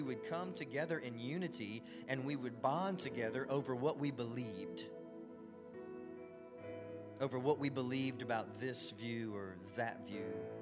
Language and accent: English; DeQuincy, Louisiana, United States; I grew up in DeQuincy. Anytime you grow up in small town Christianity, you see things like this. Growing up in this small town, we had 11 Baptist churches.